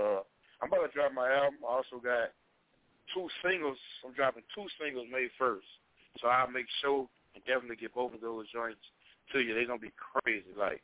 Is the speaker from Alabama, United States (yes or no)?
no; Baton Rouge, Louisiana, United States; I'm from Baton Rouge.